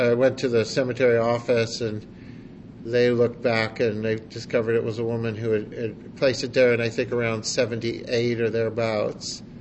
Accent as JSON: {"language": "English", "town": "Boston", "region": "Massachusetts", "country": "United States", "said": "When he found out that I was from Boston, he pulled out his book"}